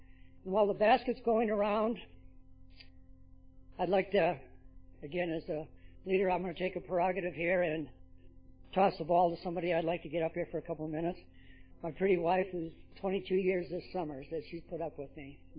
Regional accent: Detroit, Michigan, United States; born there; I was born in Detroit in the Salvation Army Hospital.

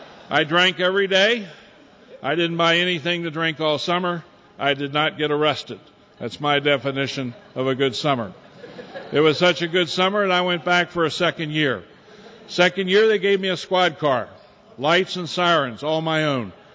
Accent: Hagerstown, Maryland, United States; We moved back to my hometown, Hagerstown, and I began to practice law there.

